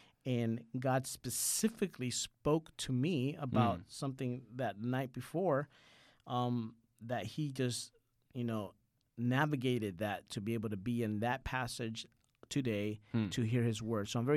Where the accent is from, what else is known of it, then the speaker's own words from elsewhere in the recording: Puerto Rico; born there; I was born in America. Well, I was born in Puerto Rico, but, you know, Puerto Rico is an American commonwealth, so really you're born an American citizen.